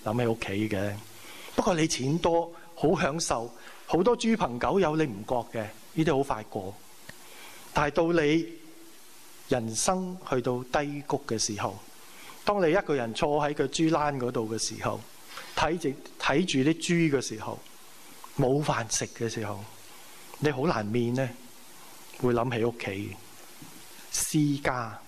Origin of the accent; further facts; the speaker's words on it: China; 我中國人嚟噶嘛，客氣啲噶嘛